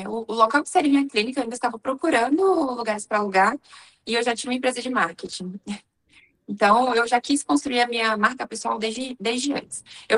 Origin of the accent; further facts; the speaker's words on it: Pará, Brazil; moved away as an adult; also born or lived in Tocantins; now in Americana, Brazil; Eu moro aqui no interior de São Paulo, em Americana. Mas, na verdade, eu sou lá do Pará. Eu me formei no Tocantins e vim embora para São Paulo logo quando eu estava formando.